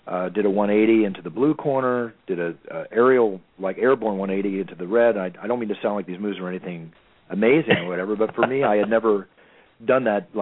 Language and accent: English; Philadelphia, Pennsylvania, United States; also born or lived in Texas; growing up in Philadelphia and Texas